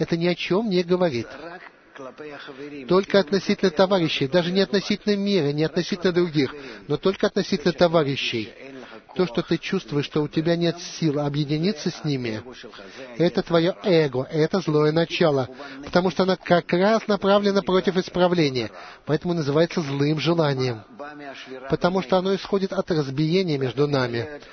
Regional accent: Afula, Northern District, Israel; Мне 15 лет, я из Афулы.

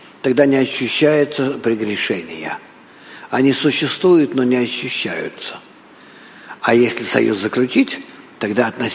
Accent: Rehovot, Central District, Israel; Russian is a second language; Ну-ну, это мой родной город.

